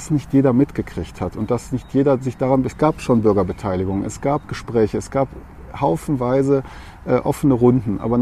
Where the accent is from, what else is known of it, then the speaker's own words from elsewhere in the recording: North Rhine-Westphalia, Germany; Aber so wie den Nordpark, wo ich groß geworden bin